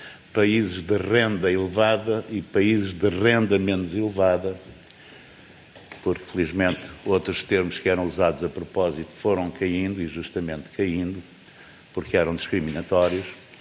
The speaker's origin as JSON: {"language": "Portuguese", "town": "Guimarães", "region": "Braga", "country": "Portugal", "said": "eu venho de Guimarães"}